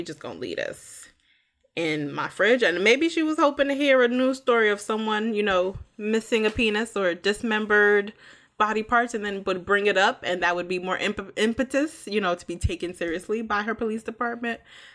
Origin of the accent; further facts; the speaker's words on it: Ghana; But this is Ghana, and I'm Ghanaian, so I can tell you this was not about to be prioritized